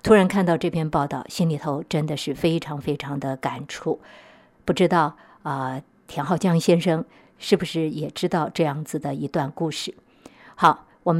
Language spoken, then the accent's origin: Chinese; Taiwan; 我的父亲呢在50年代初去了台湾，那么我们在台湾出生长大，